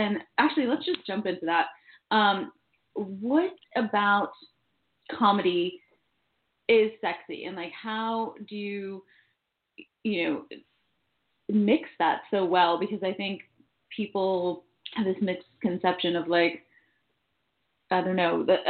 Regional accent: New York, United States; I grew up in New York

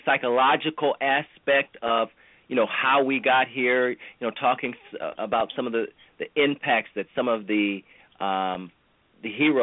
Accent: Cleveland, Ohio, United States; Right now, we've had Ferguson, New York, my hometown, Cleveland.

